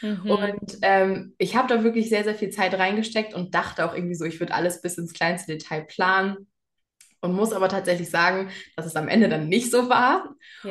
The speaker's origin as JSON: {"language": "German", "region": "Hamburg area", "country": "Germany", "said": "Hauptsache ist natürlich vor allem auch in Hamburg. Da komme ich aus der Nähe her."}